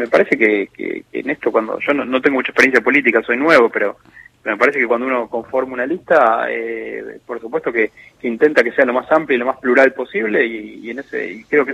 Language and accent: Spanish; Buenos Aires, Argentina; No tengo dudas que somos muchos los porteños